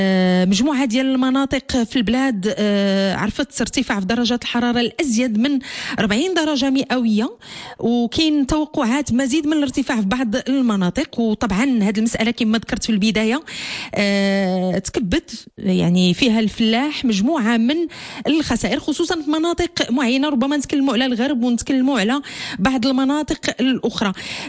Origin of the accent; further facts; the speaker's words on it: Morocco; اللي يعني كنعانيو منها جميع يعني كمغاربة.